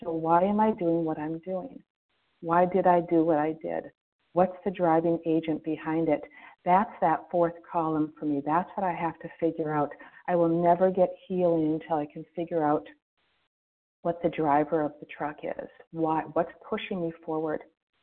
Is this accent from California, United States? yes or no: no; Florida, United States; Yes, I am from Florida.